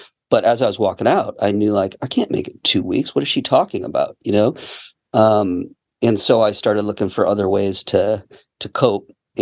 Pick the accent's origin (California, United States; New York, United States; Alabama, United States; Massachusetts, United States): Massachusetts, United States; Boston; You know, I'm from Boston like you, mm-hmm. from that area.